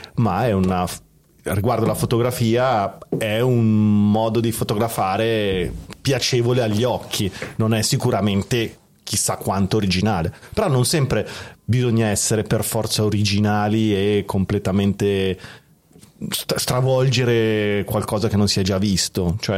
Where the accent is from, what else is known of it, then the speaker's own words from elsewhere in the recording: Milan, Lombardy, Italy; Però, ma io non ho accento. Beh, non, sì, si sente, non si sente che sono di Milano.